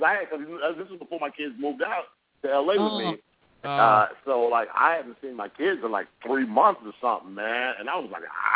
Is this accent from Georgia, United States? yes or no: yes; Atlanta, Georgia, United States; It's shot in Atlanta, in my hometown.